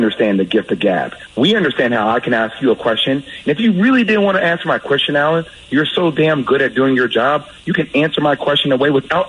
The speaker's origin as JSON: {"language": "English", "region": "New Jersey", "country": "United States", "said": "I'm from Jersey, man."}